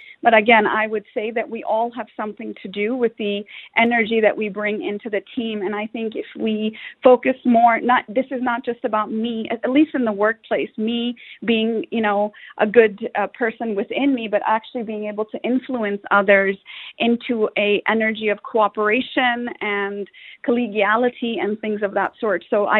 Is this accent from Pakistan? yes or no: yes; Pakistan; I have to say Pakistan because I am from Pakistan.